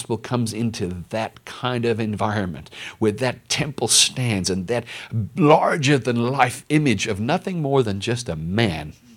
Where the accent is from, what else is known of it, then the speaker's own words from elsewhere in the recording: South Africa; tell everybody that I'm South African